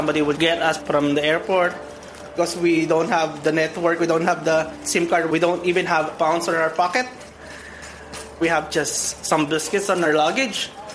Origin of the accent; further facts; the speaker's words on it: Manila, Metro Manila, Philippines; English is a second language; moved away as an adult; now in United Kingdom; I'm from the Philippines, from Manila. Well, I came here in the UK